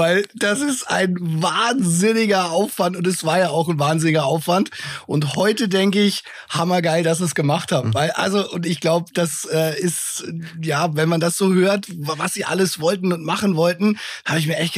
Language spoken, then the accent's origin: German; Nuremberg, Bavaria, Germany; als Nürnberger